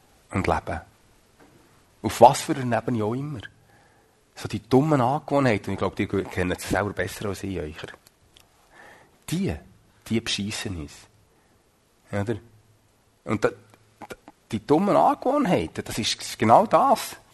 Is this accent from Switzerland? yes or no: yes; Switzerland; ist natürlich als Schweizer äußerst populär, hä? Unsere Politik ist ein einziger Riesenkompromiss.